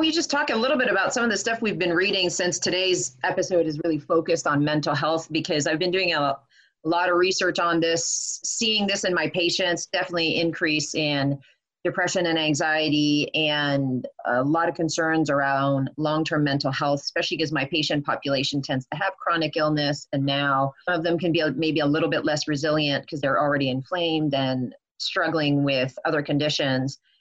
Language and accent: English; Canada; my family, I'm Canadian, so I talked to my family members in Canada